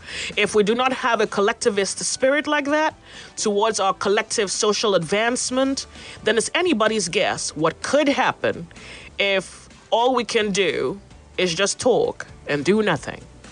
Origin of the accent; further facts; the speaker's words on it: Nigeria; I feel particularly hurt as a Nigerian that there are Nigerians who feel hopeless.